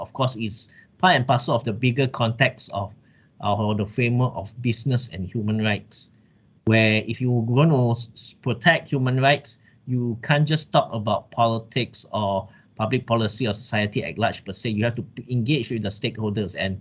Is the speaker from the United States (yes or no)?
no; Penang, Malaysia; growing up in Penang, St. Xavier's, that gave me the privilege of being English speaking